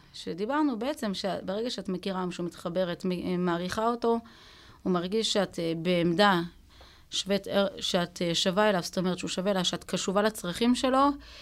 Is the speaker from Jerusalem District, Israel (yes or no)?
yes; Jerusalem District, Israel; אני גדלתי בשכונה שהיא קצת שעטנז, היום היא כבר יותר חרדית, בית וגן, והיא הייתה שכונה של שעטנז